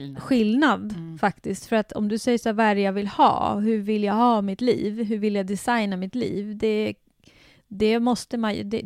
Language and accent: Swedish; Sweden; jag kommer från Sverige och idrottssverige där det var mera det här med att antingen hade du talang eller också hade du inte talang